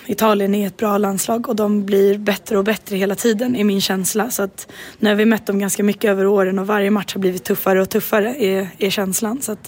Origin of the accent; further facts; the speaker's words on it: Stockholm, Stockholm County, Sweden; Det känns otroligt kul. Det är ju min hemstad.